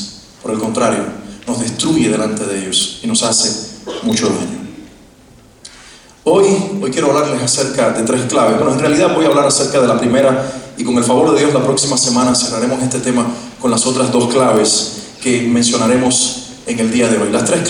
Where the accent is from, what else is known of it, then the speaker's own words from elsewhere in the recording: Cuba; accent: Cuban; soy cubano. Yo creo que ya el acento me delató, ¿no? Soy cubano, bueno, me arrepentí algunos años de ser cubano, no es cierto. Pero sí, soy del Caribe y por eso hablo de esta manera.